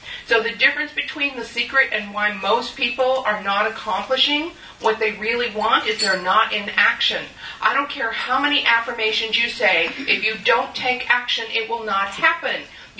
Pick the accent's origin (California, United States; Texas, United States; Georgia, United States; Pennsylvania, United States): California, United States; Mendocino; growing up in Mendocino. If you didn't get known in the community, you couldn't survive, right? Tiny little town, Mendocino.